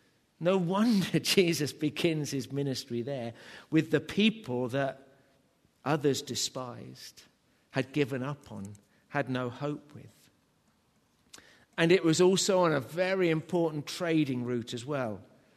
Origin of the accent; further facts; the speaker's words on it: England, United Kingdom; I do confess I am a Southerner, but I love the North.